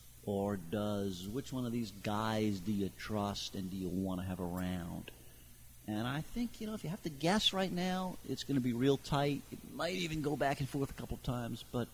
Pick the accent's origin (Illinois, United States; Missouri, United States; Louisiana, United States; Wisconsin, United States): Louisiana, United States; now in New York, United States; if you're somewhere like I am, living in New York, or like my home state of Louisiana